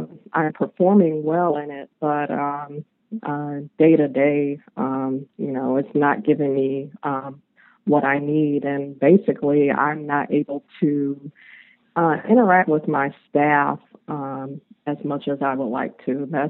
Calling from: Charlotte, North Carolina, United States; I am calling from Charlotte, North Carolina.

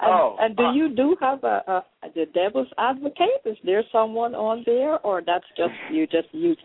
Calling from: Orlando, Florida, United States; I'm calling from Orlando.

